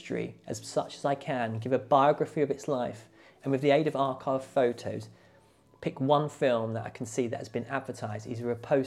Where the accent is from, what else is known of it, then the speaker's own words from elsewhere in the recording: Headcorn, South East England, United Kingdom; The village I grew up in Kent was called Headcorn.